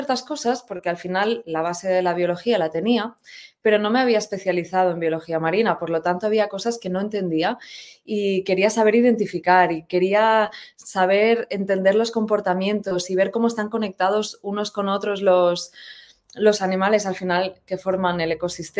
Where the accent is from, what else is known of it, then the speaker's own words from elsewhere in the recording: Catalonia, Spain; moved away as an adult; now in Tenerife, Spain; yo en realidad soy de Cataluña, pero llevo en Tenerife, en Canarias, bueno, por varias islas, desde hace 7 años, porque vine a estudiar el máster de biología marina aquí en Tenerife.